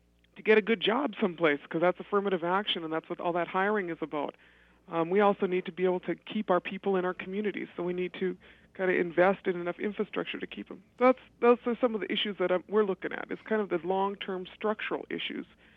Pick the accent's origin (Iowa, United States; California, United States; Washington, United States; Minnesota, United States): Minnesota, United States; I come from Indian Reservation in northern Minnesota where half the people live below the poverty level.